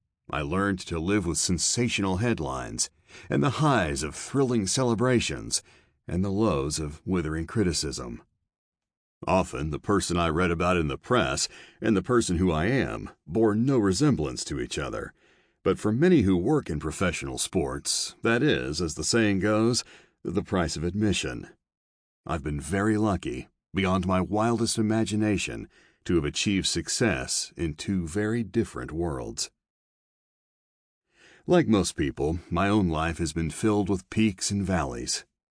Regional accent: New York City, New York, United States; Some of the earliest lessons I learned growing up in New York City, and later as a student at Yale, were to always keep an open mind

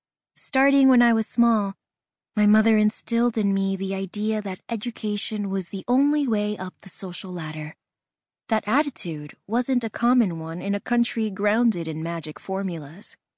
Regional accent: Maracaibo, Zulia, Venezuela; In the 1970s, my hometown, Maracaibo, and its enormous oil reserves were a symbol of the future in what was then the most prosperous country in the Caribbean.

